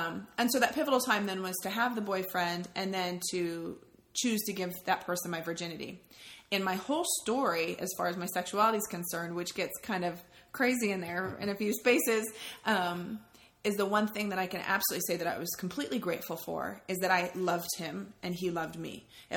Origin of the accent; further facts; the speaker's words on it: California, United States; now in Washington, United States; when we moved from California up to Washington State, I went from a place that was predominantly Black and Mexican and maybe 5 white families on the block, my family being included.